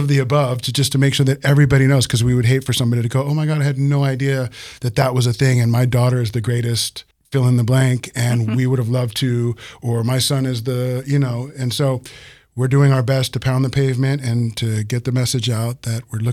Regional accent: Hollywood, California, United States; I come from Hollywood, so the bar was kind of high.

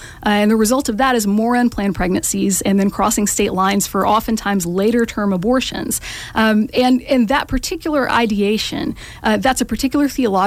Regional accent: Macon, Georgia, United States; So, you know, I grew up in Macon, and I was, you know, on the student council in my youth group

